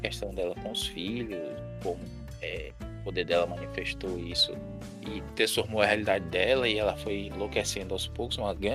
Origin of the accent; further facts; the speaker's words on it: Bahia, Brazil; Eu sou baiano, né?